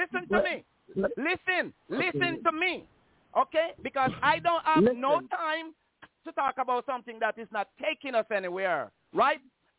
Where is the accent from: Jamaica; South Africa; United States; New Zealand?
Jamaica; I come from Jamaica where there was the British hold us slavery too, right?